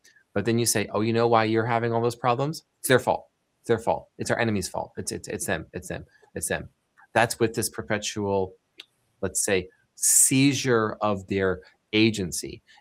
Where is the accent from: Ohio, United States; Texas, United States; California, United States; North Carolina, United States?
Ohio, United States; Dayton; There's an anecdote I can share from my hometown of Dayton, Ohio.